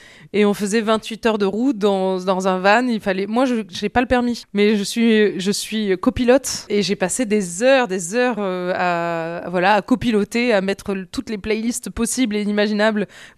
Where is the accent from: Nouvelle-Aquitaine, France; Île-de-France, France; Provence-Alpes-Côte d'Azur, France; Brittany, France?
Provence-Alpes-Côte d'Azur, France; Nice; J'ai grandi sur la route, c'est-à-dire que dès la sortie du lycée, on vient de Nice.